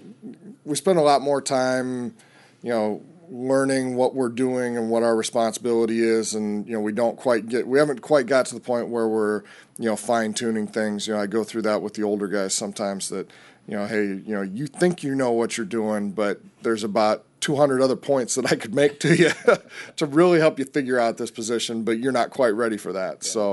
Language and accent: English; Iowa, United States; Well, I'm from Northwest Iowa originally. I'm a farm kid, grew up on a farm.